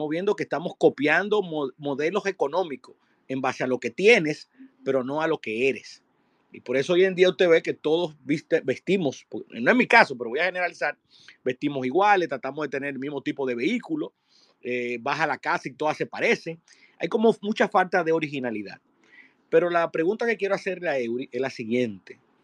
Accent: Dominican Republic; como dominicanos

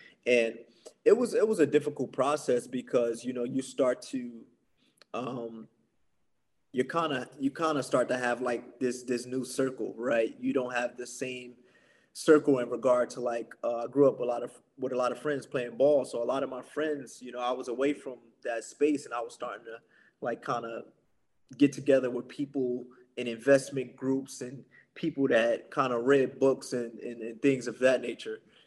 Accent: Newark, New Jersey, United States; just kind of growing up in Newark and, you know, a rough environment, it kind of built that grit.

